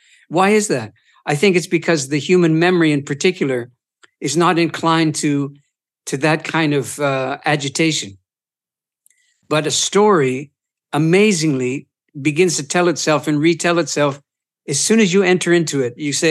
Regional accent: Ontario, Canada; also born or lived in Boston, United States; No, I'm Easterner. So Eastern Ontario, around the Great Lakes Basin.

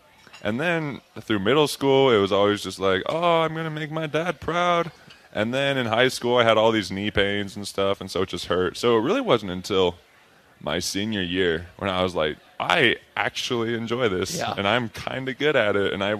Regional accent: Heber City, Utah, United States; So I grew up in Heber City, Utah. It's about 2 hours south of here.

